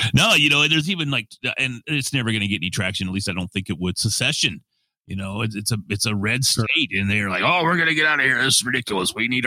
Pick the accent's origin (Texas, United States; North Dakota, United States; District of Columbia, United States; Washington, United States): Texas, United States; accent: Texan; try my best not to sound Texan. Do I fail miserably?